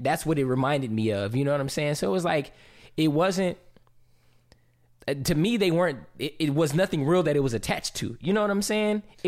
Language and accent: English; Berkeley, California, United States; I'm from Berkeley, bro.